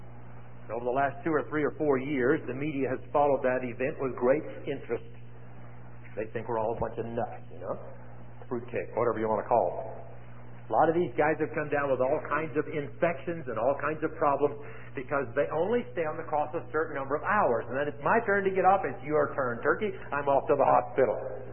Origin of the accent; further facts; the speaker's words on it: Missouri, United States; I'm from Missouri, you know, show me state kind of a thing.